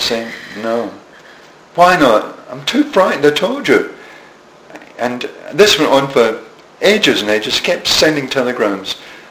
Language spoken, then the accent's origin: English; Greenock, Scotland, United Kingdom; we came from Greenock, and, I mean, Glasgow was like Las Vegas next to Greenock, you know.